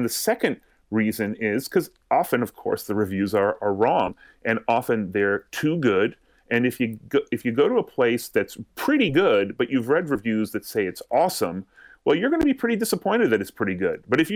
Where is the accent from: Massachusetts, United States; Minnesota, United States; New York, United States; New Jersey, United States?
Massachusetts, United States; which I'm from Massachusetts, so I've certainly been on a tour like that.